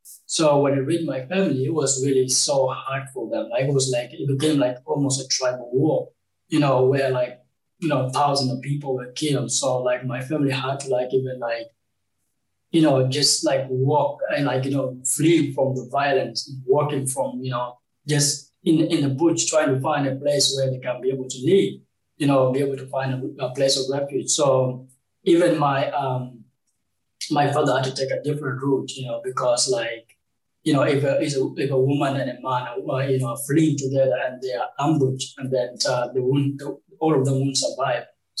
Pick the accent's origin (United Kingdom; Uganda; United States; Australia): Uganda; I grew up in Uganda as a refugee